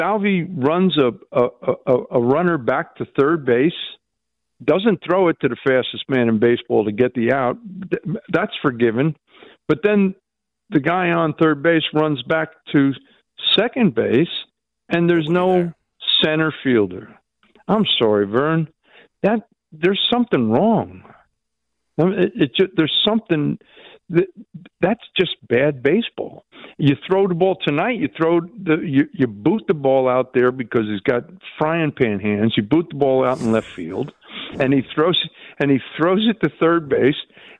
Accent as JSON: {"language": "English", "region": "New Jersey", "country": "United States", "tie": "born or raised there", "moved": "yes", "said": "I grew up in on the East Coast in New Jersey, and came out here."}